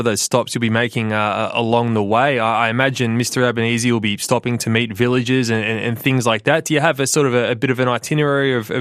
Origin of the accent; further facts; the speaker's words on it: Canberra, Australian Capital Territory, Australia; No, I grew up in Canberra. I can certainly relate to those freezing mornings.